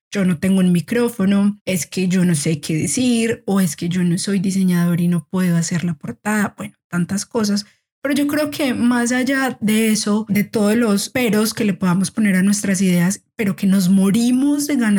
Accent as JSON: {"language": "Spanish", "town": "Medellín", "region": "Antioquia", "country": "Colombia", "said": "de Medellín, Colombia."}